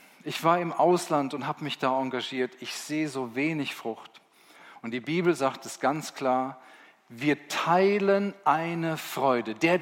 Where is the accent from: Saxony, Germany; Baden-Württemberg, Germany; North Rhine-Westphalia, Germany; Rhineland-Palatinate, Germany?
Rhineland-Palatinate, Germany; Busenhausen; also born or lived in Helmenzen; Ich komme aus Busenhausen. Oh, peinlich. Okay. Zum Glück sind wir später nach Helmensen gezogen, dann ging es dann wieder. Wir haben dann Bauernhof.